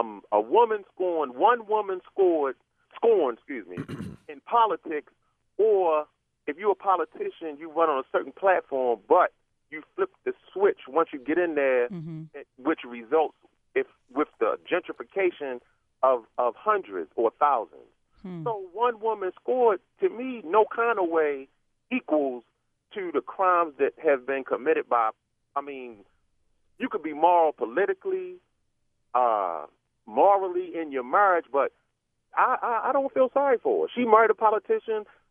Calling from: Baltimore, Maryland, United States; Yes, I'm calling from Northeast Baltimore, Mac.

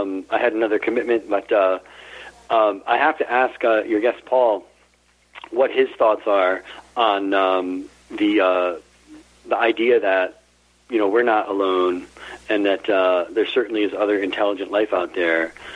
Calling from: Stratford, Connecticut, United States; from Stratford, Connecticut.

